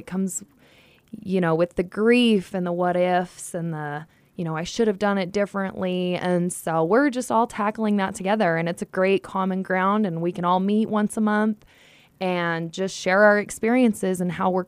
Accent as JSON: {"language": "English", "town": "Carbon County", "country": "United States", "tie": "born or raised there", "said": "I was raised in Carbon County."}